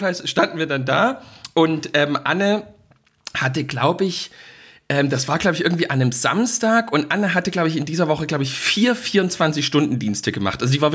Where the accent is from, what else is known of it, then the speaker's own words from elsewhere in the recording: Saxony, Germany; als ich bin ja da als Sachse in diesen sächsischen Laden reingegangen